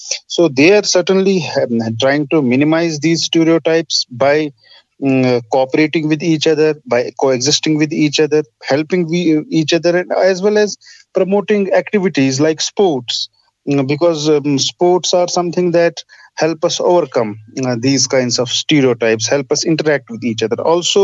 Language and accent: English; Srinagar, Jammu and Kashmir, India; I am a doctoral candidate at University of Haifa, Israel. I am come from Srinagar, Kashmir, that is a conflict zone. I have lived most of my life here.